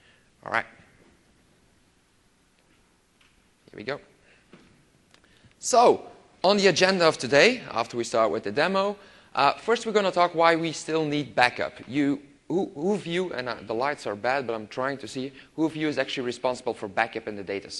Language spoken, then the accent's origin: English; Belgium; I am from Belgium, so it doesn't count for us